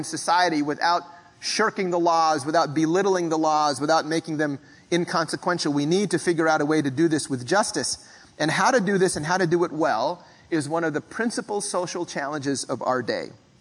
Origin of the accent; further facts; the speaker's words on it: Philippines; first language Tagalog; I was born an immigrant. I was born in the Philippines. It was not my naturalized country. And that's where I was born. Growing up speaking a language that was not my parents' native tongue. My first language was Tagalog, along with English. So I grew up bilingual.